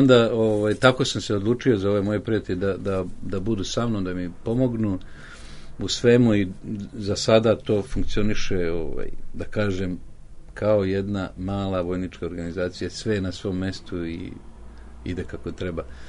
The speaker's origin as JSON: {"language": "Serbian", "town": "Sremska Mitrovica", "region": "Vojvodina", "country": "Serbia", "tie": "born there", "said": "Rođen sam u Sremskoj Mitrovici. Roditelji su mi bili radnici"}